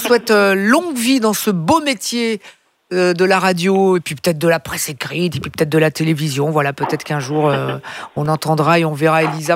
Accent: Italy; je suis italien. Ma mère est calabraise du sud de l'Italie. Et elle est d'une ville au sud de Naples.

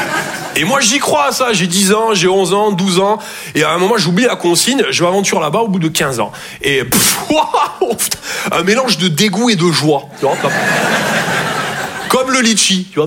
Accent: Toulouse, Occitanie, France; accent: Toulouse; Je viens de Toulouse à la base. Ouais, ça s'entend un peu. Ouais. Bah, mon accent, c'est vraiment comme mon sexe. Je sors que quand je suis en confiance.

